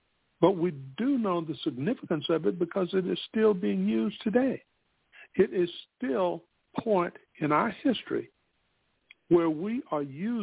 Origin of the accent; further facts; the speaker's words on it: Spartanburg, South Carolina, United States; And while it was significant that I go there, because I am from Spartanburg, South Carolina, we had two well-known schools here.